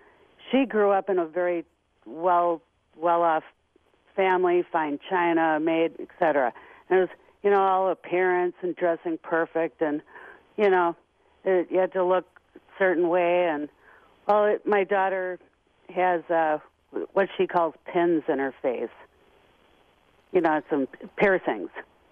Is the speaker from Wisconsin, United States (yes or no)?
yes; Janesville, Wisconsin, United States; when we go down to visit in Janesville, my hometown.